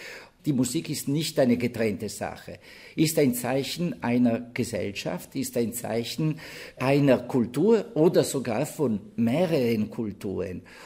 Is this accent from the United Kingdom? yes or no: no; Italy; German is a second language; als Italiener bin ich sehr zufrieden.